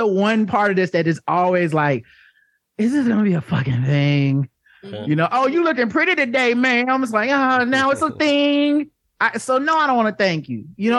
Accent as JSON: {"language": "English", "region": "the South", "country": "United States", "said": "But that could also be from, I'm from the South, so everything's fucking thank you and whatever, even when you don't mean it."}